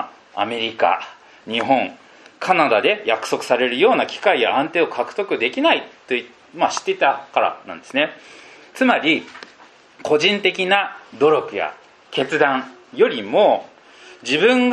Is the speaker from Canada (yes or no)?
no; Philippines; 私はフィリピン人なんですけれども、外国に住むことができた、フィリピン人の家庭で育った私が